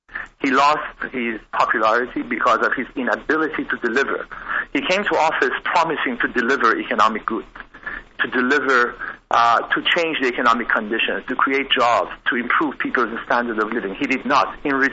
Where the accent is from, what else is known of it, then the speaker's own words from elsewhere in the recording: Tehran, Tehran Province, Iran; English is a second language; moved away; I grew up in Tehran. Tehran was a big part of my life. I cannot return.